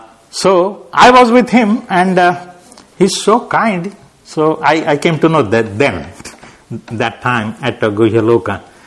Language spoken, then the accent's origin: English; Nanded, Maharashtra, India; So my journey was like this, coming to Pune, then going to Nanded, then from there going to Hyderabad, and from there going to Pune